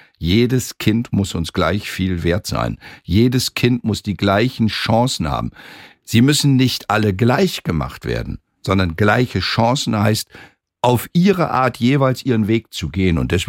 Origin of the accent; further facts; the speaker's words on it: Osterholz-Scharmbeck, Lower Saxony, Germany; born there; Ich bin in Ostdeutsch-Scharmbeck geboren und war trotzdem der Fremde. Weil die Einheimischen haben platt gesprochen. Also ich meine, ich habe Niederdeutsch und Plattdeutsch dann hören können und auch teilweise sprechen können, aber meine Sprache ist Hochdeutsch